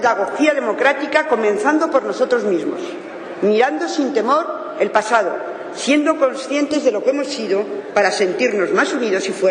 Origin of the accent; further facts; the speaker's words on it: Spain; Y como españoles, como demócratas, tenemos una deuda de gratitud